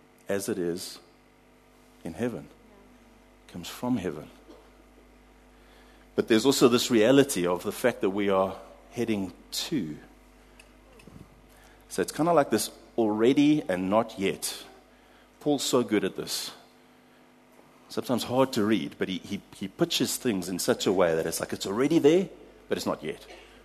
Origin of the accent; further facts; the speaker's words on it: South Africa; I came from South Africa.